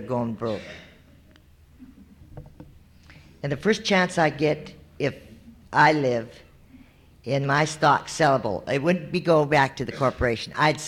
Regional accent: Juneau, Alaska, United States; I'm from Juneau. I belong to Sea, Alaska.

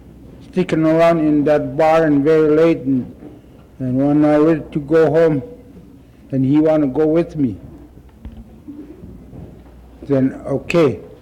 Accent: Alaska, United States; I was born, I won't point at which places I was born up there in Serpentine River. Ever since I remember, from childhood, we live in up there in Serpentine in Ranger Camp.

